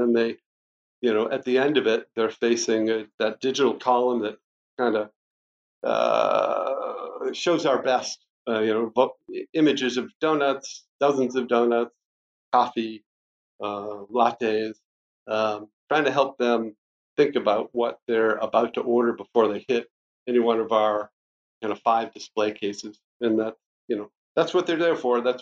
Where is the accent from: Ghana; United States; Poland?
United States; Northeast; I'm new to the brand, you know, I grew up in the Northeast